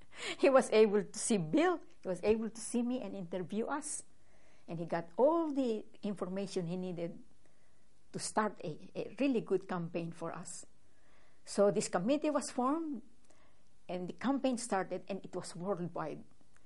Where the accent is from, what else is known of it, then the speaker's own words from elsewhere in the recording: Philippines; We are just as patriotic as any Filipino citizen. All we want is independence of our country.